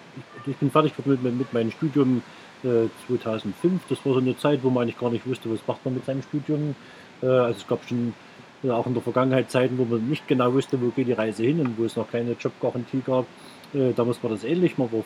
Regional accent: Saxony, Germany; ich komme eigentlich aus dem Erzgebirge, man hört es vielleicht noch ein bisschen von der Sprache

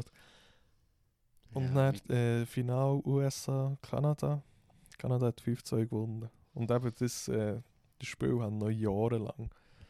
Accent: Switzerland

